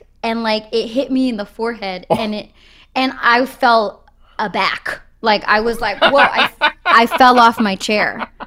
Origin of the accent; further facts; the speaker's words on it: Boston, Massachusetts, United States; I'm from Boston.